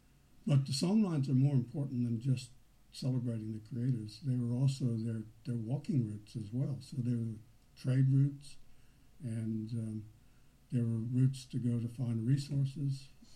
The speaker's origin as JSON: {"language": "English", "country": "United States", "lives_now": "United Kingdom", "said": "you can tell, obviously, I came from the United States."}